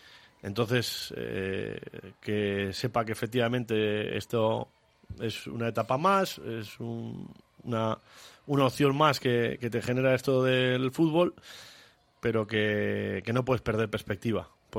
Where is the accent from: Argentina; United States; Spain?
Spain; Bilbao, Basque Country; born there; Y soy nacido en Vizcaya, en Bilbao, y de euskera, cero